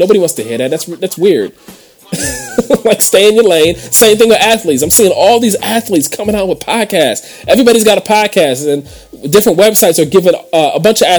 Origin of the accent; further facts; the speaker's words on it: Cleveland, Ohio, United States; I'm from Cleveland, Ohio. That's the underdog capital of the world.